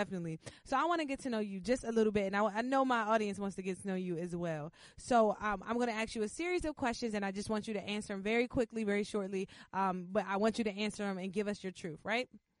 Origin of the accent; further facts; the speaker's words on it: Washington metropolitan area, United States; I'm going back down to the DMV area, showing love to my hometown.